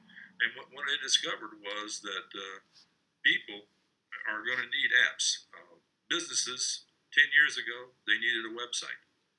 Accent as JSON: {"language": "English", "country": "United States", "said": "Well, I'm from the United States, 68 years old."}